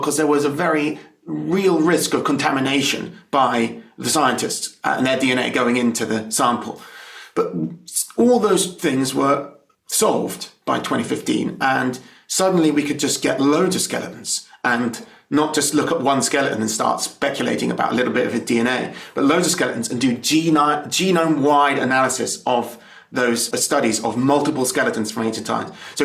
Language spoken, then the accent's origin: English; England, United Kingdom; at least 1,300 years of recorded history of us identifying as the English ethnic group, and that we've been on the island for 1,500 years.